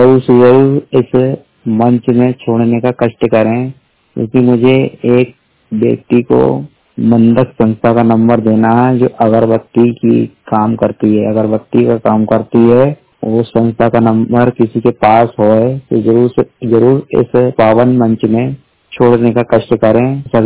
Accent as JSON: {"language": "Hindi", "town": "Bhopal", "region": "Madhya Pradesh", "country": "India", "said": "मैं भोपाल जिले का रहने वाला हूँ।"}